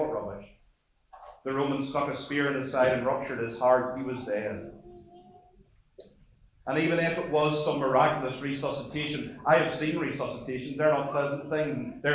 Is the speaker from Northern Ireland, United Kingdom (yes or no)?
yes; Northern Ireland, United Kingdom; now in Scotland; Now, I live in Scotland, I come from Northern Ireland.